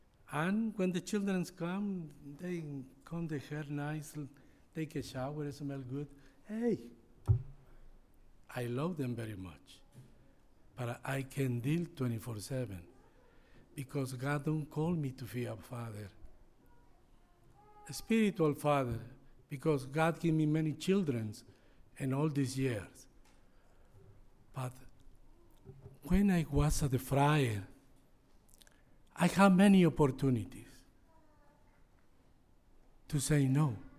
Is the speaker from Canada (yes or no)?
no; Peru; English is a second language; I'm from Peru, 63 years old. I born July 1st, 1958.